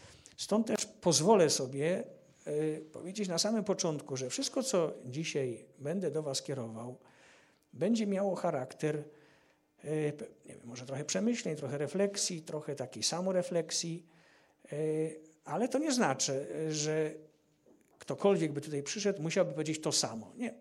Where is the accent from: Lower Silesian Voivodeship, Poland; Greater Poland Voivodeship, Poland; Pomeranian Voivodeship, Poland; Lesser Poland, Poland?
Lesser Poland, Poland; Kraków; jestem Krakusem od urodzenia i do dzisiaj mieszkam w Krakowie.